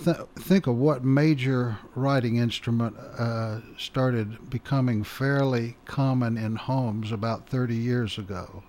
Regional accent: Nashville, Tennessee, United States; also born or lived in Mount Pleasant; I was born in or near Mount Pleasant, Tennessee, and lived until I was eight there, and then moved to Nashville and went to high school at Antioch High School, graduated there in 61

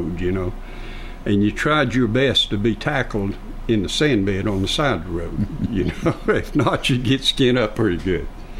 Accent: Columbus, Georgia, United States; Columbus, Georgia.

